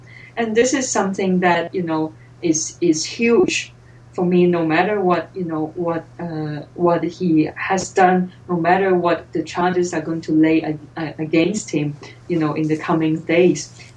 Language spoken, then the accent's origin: English; Hong Kong; growing up in Hong Kong, I guess we all have this, you know, this dilemma that we have two languages to work with. One is Chinese, which is Chinese being Cantonese and Mandarin, two different dialects.